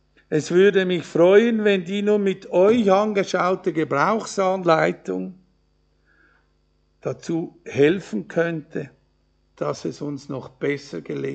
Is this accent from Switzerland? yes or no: yes; Switzerland; Aber auch ohne Feier hat dieser Tag für uns als Schweizer eine sehr große Bedeutung.